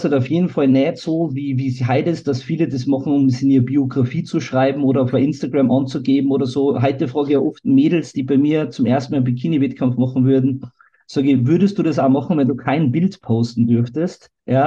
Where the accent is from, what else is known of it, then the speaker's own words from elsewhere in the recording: Salzburg, Austria; ich war in Salzburg, wo ich herkomme